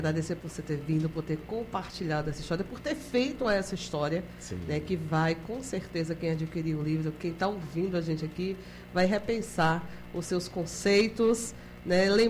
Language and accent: Portuguese; Salvador, Bahia, Brazil; sou de Salvador. Soterapolitano.